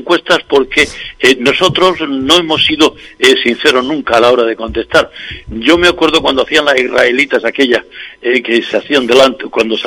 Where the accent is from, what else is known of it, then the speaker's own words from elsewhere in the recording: Spain; Yo creo que no somos sinceros los españoles hasta ahora cuando de encuestas se trata.